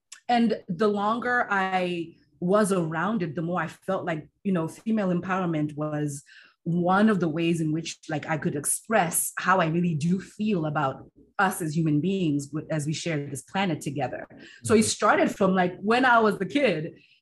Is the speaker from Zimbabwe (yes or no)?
yes; Zimbabwe; So I, growing up in Zimbabwe